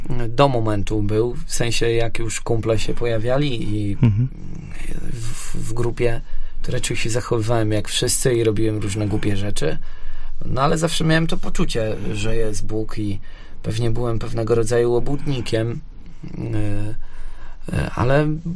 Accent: Wrocław, Lower Silesian Voivodeship, Poland; Ja pochodzę z Wrocławia i w pewnym momencie też tam zajarałem się tą muzyką.

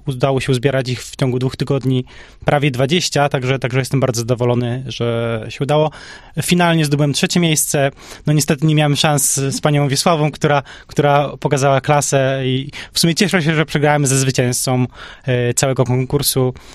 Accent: Krapkowice, Opole Voivodeship, Poland; jestem z Krapkowic

